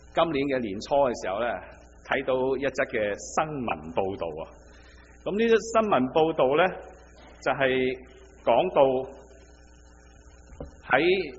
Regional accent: China; 我哋中国人有句咁嘅说话：因相爱而结合，因咩嘢而分开啊？

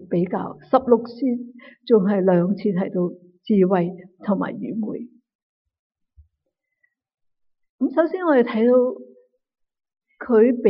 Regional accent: Guangdong, China; accent: Cantonese; 咁我哋广东话系成日讲有咩着数

